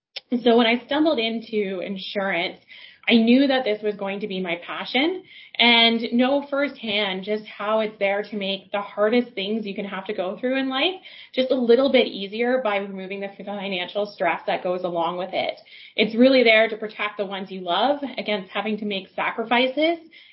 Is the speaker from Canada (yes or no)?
yes; Waterloo, Ontario, Canada; I'm from Waterloo, so for those of you who don't know, that means you really have two options coming out of school, and you can go into tech or insurance.